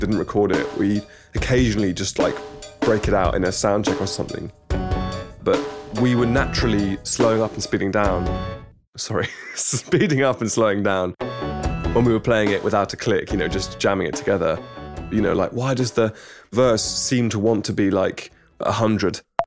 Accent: England, United Kingdom; You know, growing up in England, I don't know, you watch a lot of American TV and films and stuff

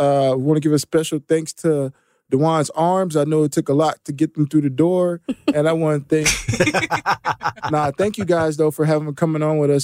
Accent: Texas, United States; I grew up in Texas, though, and I've seen both football.

